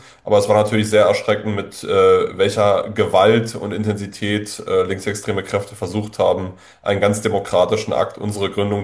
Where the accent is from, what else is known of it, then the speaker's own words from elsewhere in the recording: Brandenburg, Germany; Ja, ich komme aus Brandenburg, das haben Sie richtig gesagt.